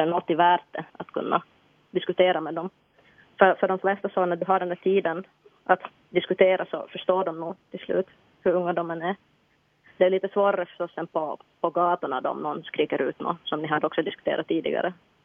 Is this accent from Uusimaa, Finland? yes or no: no; Jakobstad, Ostrobothnia, Finland; born there; Men så brukar jag säga att jag föddes i Jakobstad.